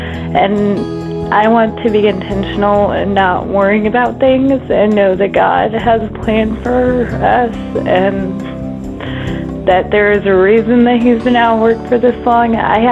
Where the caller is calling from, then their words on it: Harrisonville, Missouri, United States; I'm calling from Harrisonville, Missouri.